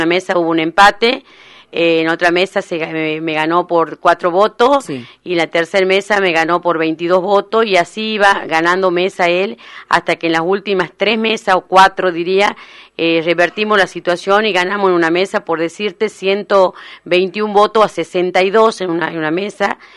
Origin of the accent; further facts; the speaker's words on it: Las Cejas, Tucumán, Argentina; Y bueno, mi pueblo, gracias a Dios, trabajando